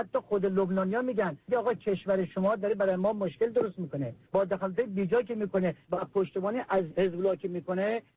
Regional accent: Iran; من ایرانیم الان دارم اعلام میکنم

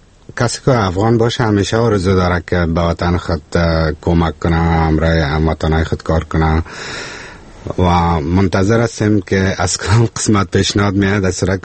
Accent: Kabul, Afghanistan; من خودم از کابل هستم.

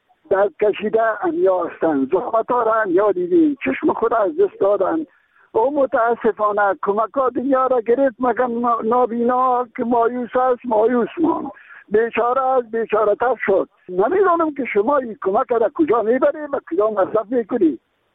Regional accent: Kabul, Afghanistan; ما چون از کابل هستیم

